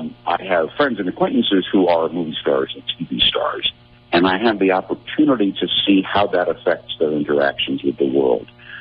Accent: St. Paul, Minnesota, United States; also born or lived in Tucson; Yeah, I grew up in St. Paul. Grew up in Highland Park, right by, my family lived right by St. Clair and Fairview.

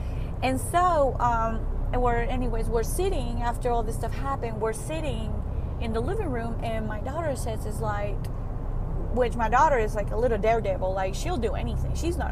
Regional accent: Oaxaca, Mexico; English is a second language; now in United States; I've lived in the South for about 10 years. My family is a Hispanic, is Mexican, in a small city called Oaxaca, in the south of Mexico.

